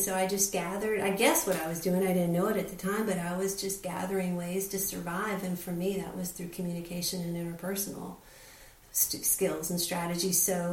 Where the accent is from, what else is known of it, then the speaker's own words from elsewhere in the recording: California, United States; where I grew up was in the San Joaquin Valley of California, and it was a very diverse middle class community.